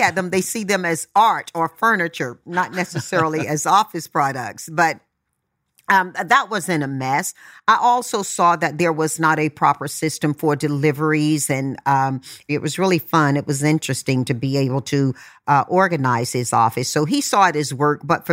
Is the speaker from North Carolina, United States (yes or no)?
yes; Tarboro, North Carolina, United States; I grew up in Tarboro, North Carolina. There were 11 siblings and mom and dad.